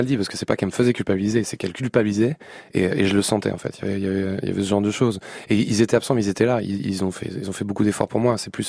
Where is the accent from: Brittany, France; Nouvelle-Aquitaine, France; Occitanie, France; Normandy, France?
Normandy, France; Lillebonne; j'ai grandi à Lillebonne, une ville de Haute-Normandie que j'aime beaucoup.